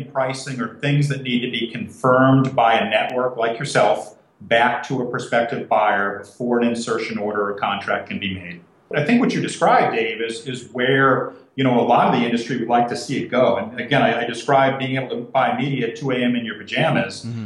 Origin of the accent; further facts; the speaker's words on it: New York, United States; moved away as an adult; now in Columbus, United States; I'm from New York. I've lived in Columbus 20 years. It's been a great place to raise a family.